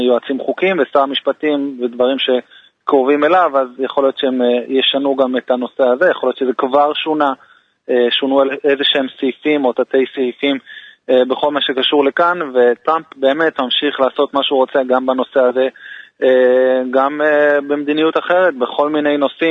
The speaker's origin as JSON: {"language": "Hebrew", "town": "Lod", "region": "Central District", "country": "Israel", "tie": "born there", "said": "אני נמצא כרגע בלוד, עיר הולדתי, מקום פסטורלי."}